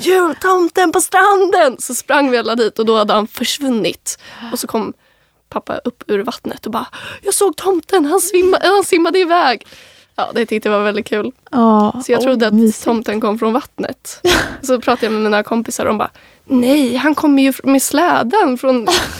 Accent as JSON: {"language": "Swedish", "country": "Sweden", "said": "Och den traditionen har vi tagit när de 2 senaste åren vi varit hemma i Sverige, så har vi också klätt vår palm."}